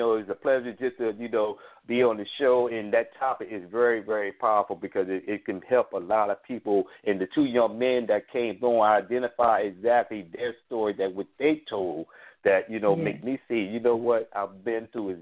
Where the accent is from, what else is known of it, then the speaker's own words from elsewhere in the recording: Chester, Pennsylvania, United States; I had not tapped into my hometown of Chester, Pennsylvania.